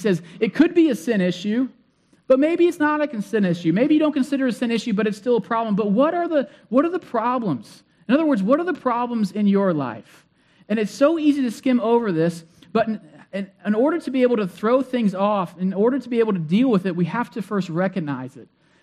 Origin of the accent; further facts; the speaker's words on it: Ashland, Ohio, United States; one of my friends who's a pastor at the region where I grew up at in Ashland, Ohio